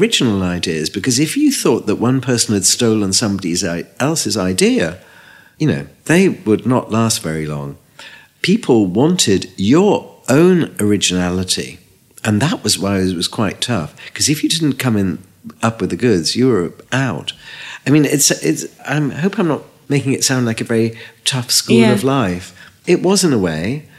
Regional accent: Liverpool, North West England, United Kingdom; I came from Liverpool and it was 40% unemployment.

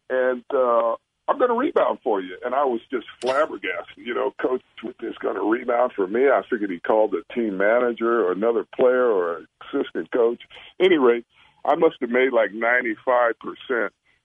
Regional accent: Ventura, California, United States; as a young boy growing up in Ventura, basketball, high school basketball was huge

